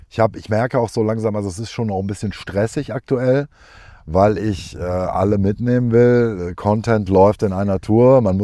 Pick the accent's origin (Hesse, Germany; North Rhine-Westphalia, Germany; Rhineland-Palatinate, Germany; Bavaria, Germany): North Rhine-Westphalia, Germany; Essen; Und ich habe gesagt, ja, ich komme aus Essen.